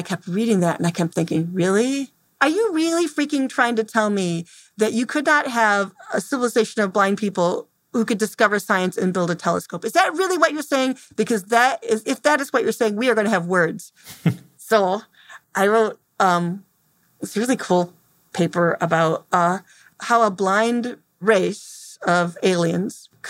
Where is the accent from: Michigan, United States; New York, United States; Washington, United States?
Michigan, United States; Temperance; I'm from Temperance, Michigan.